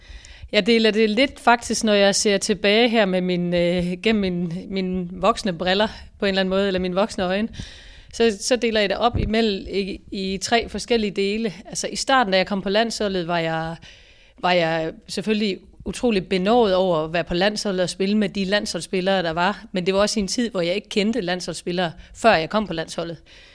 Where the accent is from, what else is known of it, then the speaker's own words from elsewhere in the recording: Stensballe, Central Denmark Region, Denmark; Jeg har startet i Stensballe, hvor jeg voksede op, og så har jeg været omkring Aarhus her